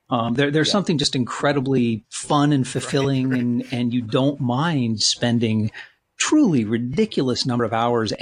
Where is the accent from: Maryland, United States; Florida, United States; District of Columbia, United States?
District of Columbia, United States; Washington; I grew up with that. I grew up in D.C.